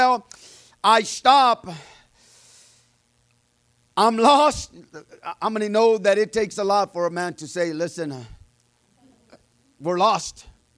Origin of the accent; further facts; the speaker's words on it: Jalisco, Mexico; is there in the state of Jalisco. That's where I come from. And I'm there. We're coming back from my hometown.